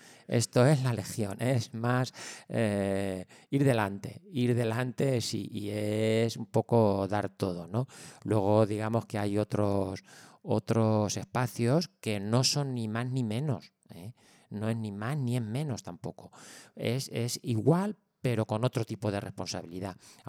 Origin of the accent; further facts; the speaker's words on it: Ciudad Real, Castilla-La Mancha, Spain; also born or lived in Granada; cuando me vine a Ciudad Real a vivir, aunque yo soy de Ciudad Real, pero bueno, me fui a estudiar a Granada y mi familia y tal, pero me vine hace 21 años